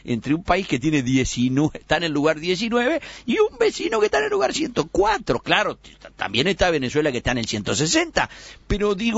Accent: Uruguay

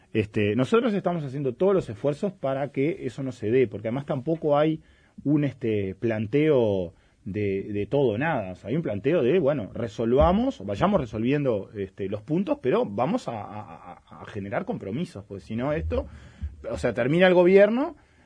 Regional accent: Montevideo, Uruguay; lo voy a decir como montevideano.

